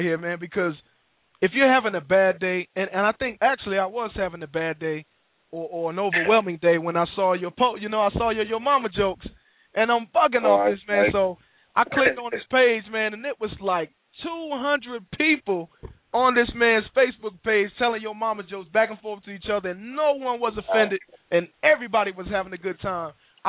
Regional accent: North Carolina, United States; I get to do this thing from my home state, man. I'm doing it for North Carolina

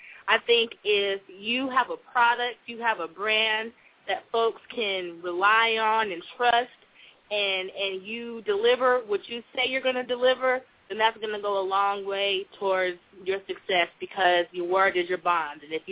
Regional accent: Sacramento, California, United States; I hail from California, from Sacramento.

